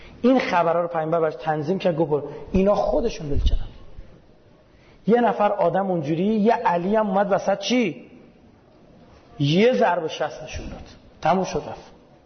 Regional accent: Iran; من بچه ایرانم.

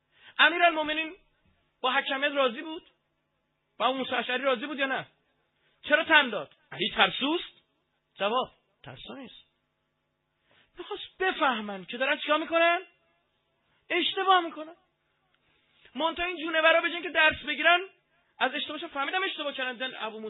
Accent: Iran; ما ایرانیم من عرب نیستم

